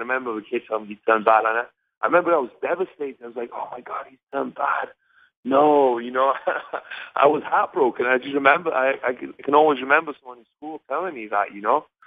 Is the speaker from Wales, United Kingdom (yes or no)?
yes; Wales, United Kingdom; in my area, because I'm from Wales and we speak Welsh, it was actually changed to a Welsh-speaking channel